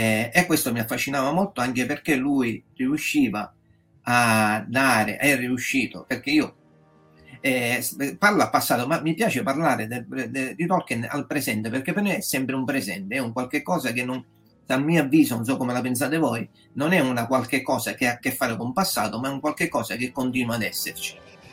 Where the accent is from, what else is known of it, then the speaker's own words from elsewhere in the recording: Catania, Sicily, Italy; now in Parma, Italy; ho 48 anni a luglio, e quindi sono originario di Catania, però vivo dal 2020 a Parma, in Emilia-Romagna, per questioni di lavoro, un po' come tanti meridionali che espatriano dalla propria terra per motivi di di lavoro.